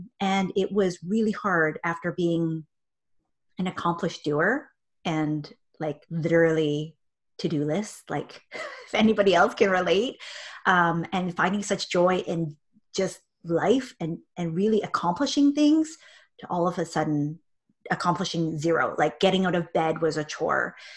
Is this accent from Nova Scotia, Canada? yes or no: no; Vancouver, British Columbia, Canada; now in Victoria, Canada; I am recently relocated. I'm born and raised in Vancouver, living now in beautiful Victoria. So I'm Canadian. You might hear my accent as we go along.